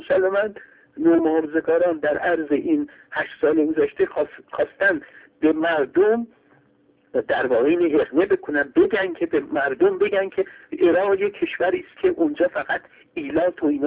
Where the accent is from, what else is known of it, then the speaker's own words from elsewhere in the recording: Iran; به عنوان دانشجوی تاریخ و تحلیل، به عنوان یک ایرانی